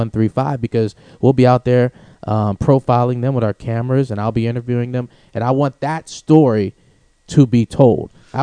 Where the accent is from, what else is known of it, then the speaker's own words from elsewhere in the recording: Pittsburgh, Pennsylvania, United States; So I just wanted to put out November 81 McGee Women's Hospital for everybody who thinks that I'm not from Pittsburgh